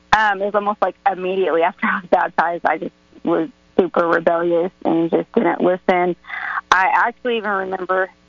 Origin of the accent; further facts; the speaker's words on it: Shawnee, Oklahoma, United States; But my husband had gotten into some trouble in Waco, Texas. And we're from Shawnee, Oklahoma. I don't know if I said that.